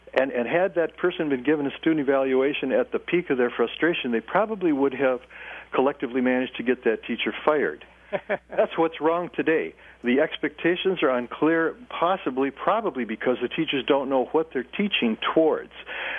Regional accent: Minnesota, United States; now in Dressbach, United States; I'm actually from Minnesota.

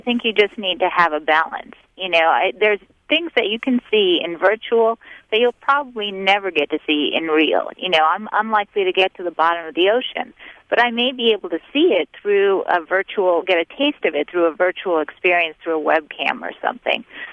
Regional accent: New York City, New York, United States; moved away; I remember when I grew up in New York City, and when I moved out to Pennsylvania for the first time, lived in a place with no streetlights

